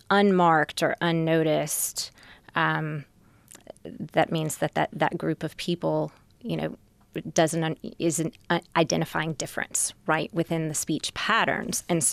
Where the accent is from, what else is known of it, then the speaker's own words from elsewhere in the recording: the South, United States; And you know, I grew up in the South, and it was pretty common for Southerners of my age group, and I went to college in the mid-90s, to drop accents when you went to college